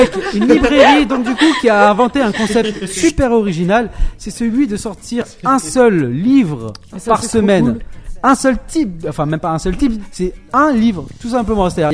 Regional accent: France; Fromage parce que on est français, même si c'est pas en France.

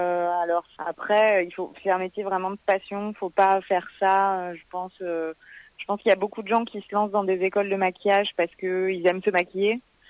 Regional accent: Corsica, France; Donc faut savoir que moi, je suis originaire de Corse, je suis pas du tout de la région lyonnaise à la base.

